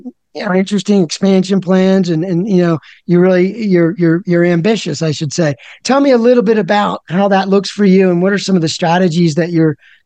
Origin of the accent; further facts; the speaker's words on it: Philadelphia, Pennsylvania, United States; But listen, New York and Philly, I'm from Philly, but the food, I'm not going to ever argue.